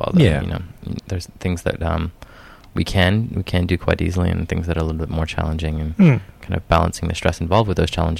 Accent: Montreal, Quebec, Canada; held in my hometown of Montreal, Canada

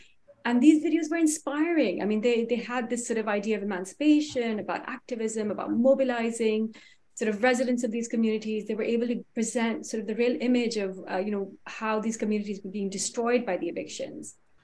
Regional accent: Islamabad, Islamabad Capital Territory, Pakistan; I grew up in Islamabad. It's the only city I've known. My parents moved there in 83. That's the same year I was born. It was a very small city, clean and green, neat and tidy, well-ordered

